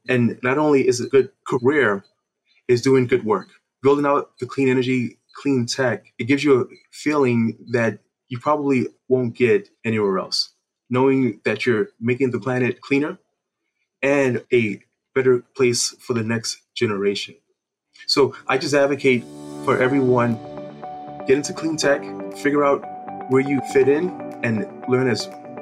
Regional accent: New York City, New York, United States; I come from New York City

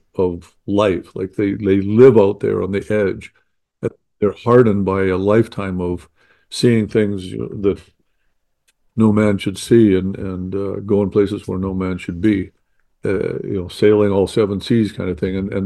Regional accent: Saskatchewan, Canada; born there; I was born in Saskatchewan, Canada. You know, lived in a trailer park

